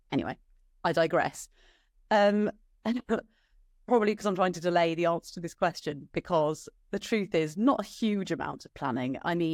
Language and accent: English; London, United Kingdom; I should say I grew up in London and I have my parents living here